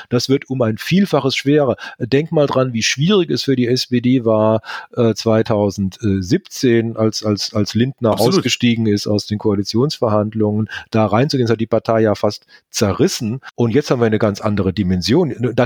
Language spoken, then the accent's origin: German; Baden-Württemberg, Germany; Ich komme ja aus Baden-Württemberg